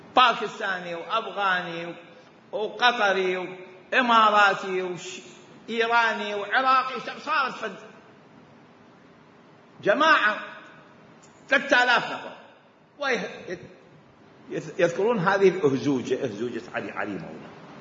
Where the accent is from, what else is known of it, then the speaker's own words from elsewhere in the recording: Sudan; نحن من السودان.